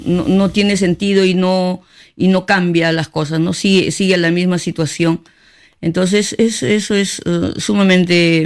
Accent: Madrid, Community of Madrid, Spain; Hicimos un bonito concierto con él y luego a Madrid, de donde vengo, ¿no?

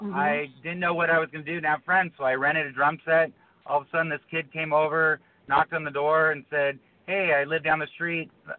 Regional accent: Pacific Palisades, California, United States; also born or lived in San Fernando Valley; I was born in the San Fernando Valley, but shortly, I think when I was three, I moved to Pacific Palisades in California.

